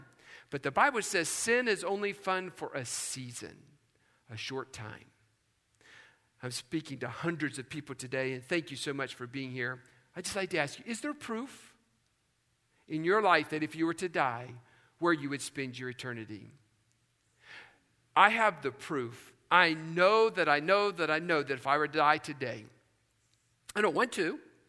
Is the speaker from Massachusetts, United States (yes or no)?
no; West Virginia, United States; this is just a reality of growing up in West Virginia.